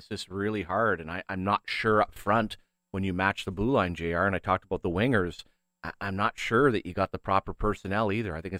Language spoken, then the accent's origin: English; Canada; now in United States; I am Canadian and live 20 years in the United States.